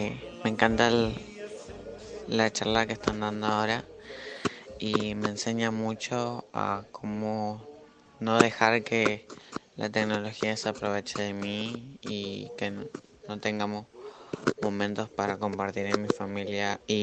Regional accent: Resistencia, Chaco, Argentina; de Resistencia.

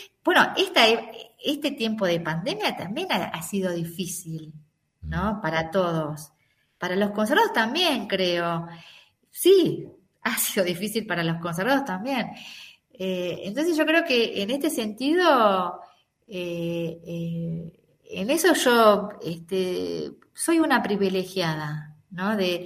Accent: Mercedes, Buenos Aires Province, Argentina; nosotros vivimos muchísimo tiempo en Mercedes. Yo hice toda mi infancia en Mercedes, provincia de Buenos Aires.

